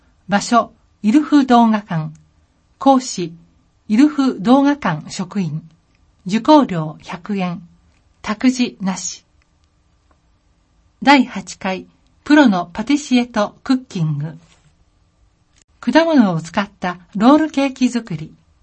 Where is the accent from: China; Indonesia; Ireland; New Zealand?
New Zealand; Japanese is a second language; 今回は私の出身国、ニュージーランドを代表する動物、キーウィを紹介します。